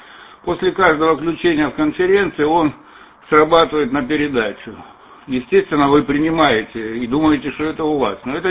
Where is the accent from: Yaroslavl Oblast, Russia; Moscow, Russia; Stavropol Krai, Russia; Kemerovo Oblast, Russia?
Stavropol Krai, Russia; Lermontov; now in Belgium; Я знаю наш регион. Я из Лермонтова сам. У меня … Ну, сейчас в Бельгии